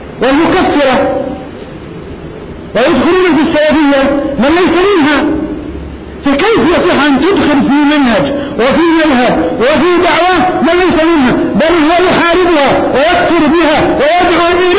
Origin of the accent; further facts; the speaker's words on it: Najd, Saudi Arabia; كان يسمى في بلادي نجد